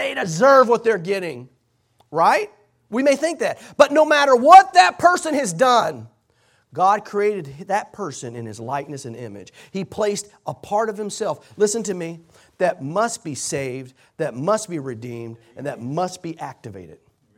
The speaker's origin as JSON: {"language": "English", "town": "Katy", "region": "Texas", "country": "United States", "tie": "born or raised there", "said": "I've always been an Astros fan. I grew up in Katy."}